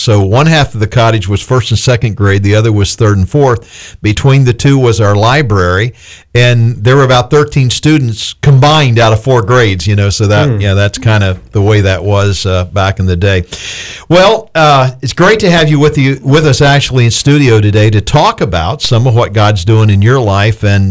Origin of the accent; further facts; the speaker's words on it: Hobe Sound, Florida, United States; even from my background growing up in Hope Sound, it was a small place. We had one blinking light.